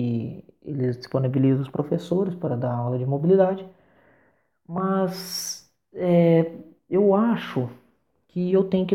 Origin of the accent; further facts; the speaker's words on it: Monte Carmelo, Minas Gerais, Brazil; Sou aqui do Triângulo Mineiro, Monte Carmelo, fica próximo de Uberlândia.